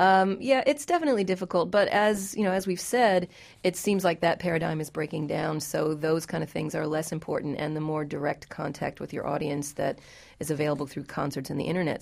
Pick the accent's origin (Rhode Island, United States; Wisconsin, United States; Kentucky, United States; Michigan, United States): Kentucky, United States; growing up in Kentucky, I did hear a little bit of country music